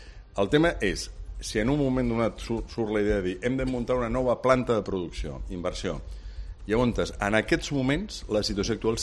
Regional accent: Barcelona, Catalonia, Spain; born there; jo vaig néixer a Barcelona

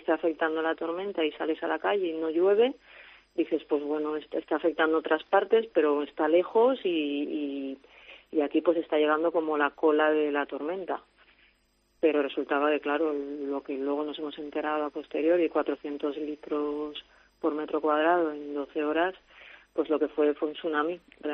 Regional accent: Torrent, Valencian Community, Spain; O sea, yo soy de Torrente, que es el, un poco la sí, zona sí.

